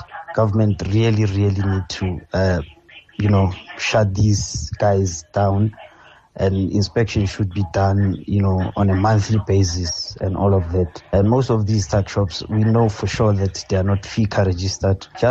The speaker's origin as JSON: {"language": "English", "country": "South Africa", "said": "I'm a vendor myself. I'm a South African"}